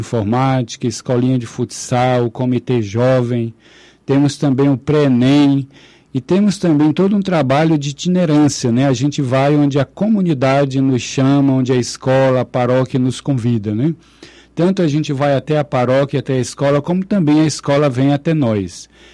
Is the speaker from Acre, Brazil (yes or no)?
yes; Cruzeiro do Sul, Acre, Brazil; então eu sou natural aqui de Cruzeiro do Sul, né? E retornei no ano passado.